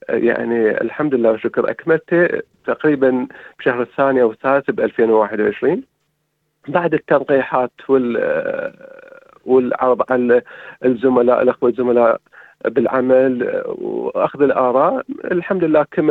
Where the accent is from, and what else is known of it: Iraq; now in Australia